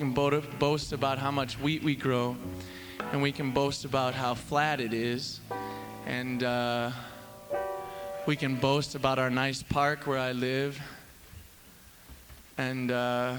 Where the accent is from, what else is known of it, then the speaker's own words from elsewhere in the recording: Saskatchewan, Canada; And my whole growing up in Saskatchewan, I never really thought about the sunrise being a rise and the sunset being a sunset.